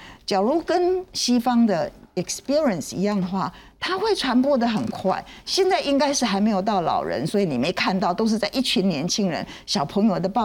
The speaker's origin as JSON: {"language": "Chinese", "country": "Taiwan", "said": "我们台湾人"}